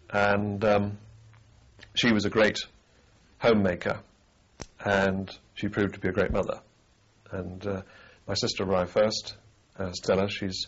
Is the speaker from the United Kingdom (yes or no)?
yes; Wye, South East England, United Kingdom; born there; I was born in Wye, near Ashford in Kent, 1st of August 1944, apparently with doodle bugs going overhead.